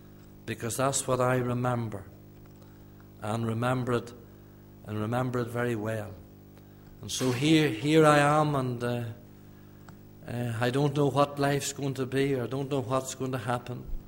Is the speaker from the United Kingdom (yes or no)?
yes; Derrygonnelly, Northern Ireland, United Kingdom; down around Lower Loch Erne, you'll pass through Derrigonley. It's not a very big town, but it was my hometown.